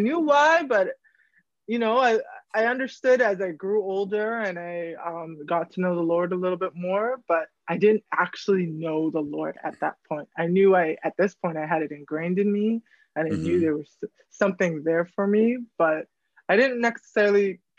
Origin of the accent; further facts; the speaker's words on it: Scarborough, Ontario, Canada; also born or lived in Brampton; So I grew up in Scarborough, and we moved to Brampton in my high school years.